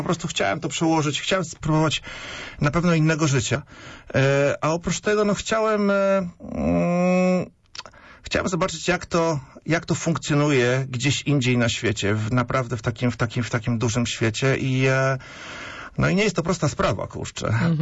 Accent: Pomeranian Voivodeship, Poland; now in Poznań, Poland; Ja jestem akurat morszczuchem, jestem z Wybrzeża, ale jestem naturalizowanym Poznaniakiem w tym momencie.

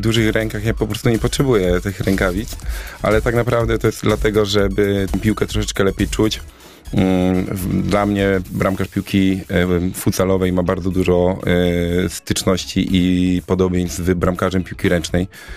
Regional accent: Poznań, Greater Poland Voivodeship, Poland; born there; Mam taką historię, że urodziłem się w Poznaniu, ale z racji tego, że mój tato jest żołnierzem, to wędrowaliśmy po różnych miejscach w Polsce

